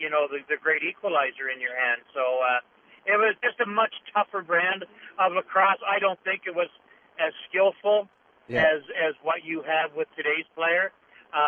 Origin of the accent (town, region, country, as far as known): Nova Scotia, Canada; born or raised there; moved away; also born or lived in Ontario